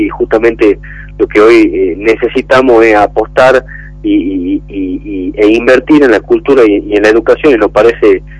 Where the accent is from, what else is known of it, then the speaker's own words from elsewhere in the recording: Tucumán, Argentina; profundizar la identidad que tenemos nosotros como tucumanos, ¿no?